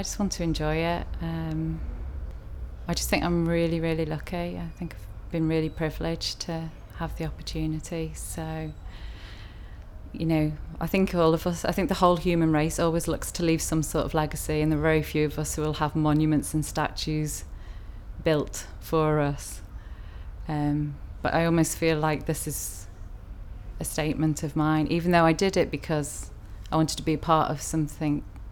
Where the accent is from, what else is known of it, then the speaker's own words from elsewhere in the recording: Liverpool, North West England, United Kingdom; moved away as an adult; also born or lived in East Anglia; I'm originally from East Anglia, but I always say that I'm from Liverpool because we moved there when I was about five, and that's where I grew up, and that's where I really see my roots.